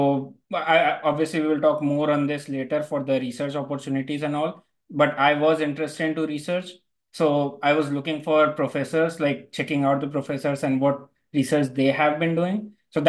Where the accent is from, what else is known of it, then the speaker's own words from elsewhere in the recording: Varanasi, Uttar Pradesh, India; moved away as an adult; now in United States; I'm from Varanasi, India.